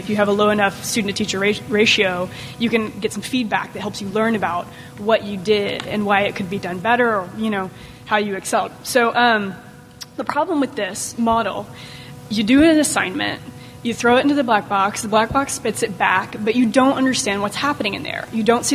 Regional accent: Texas, United States; now in California, United States; I'm a Texan moonlighting in California as an academic librarian, so I'm glad to be home.

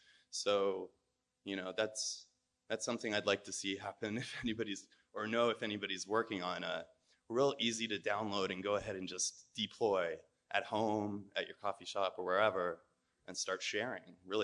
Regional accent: Los Angeles, California, United States; I'm from Los Angeles, and a couple of people in LA sort of have gotten frustrated

